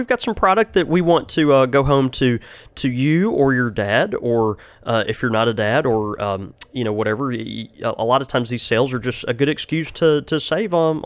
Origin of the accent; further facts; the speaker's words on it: Mississippi, United States; No, we are from Mississippi, but you know, we still can get our numbers in order.